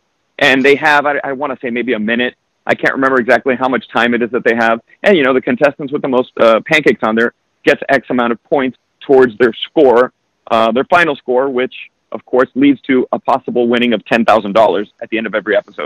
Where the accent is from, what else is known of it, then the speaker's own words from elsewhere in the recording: Florida, United States; Even though I'm originally from Florida, she's from the South